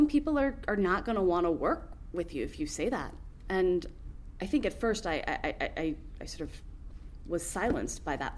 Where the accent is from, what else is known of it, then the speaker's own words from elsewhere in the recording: Chicago, Illinois, United States; I know that I'm privileged in that I come from Chicago. It is a very saturated theater market.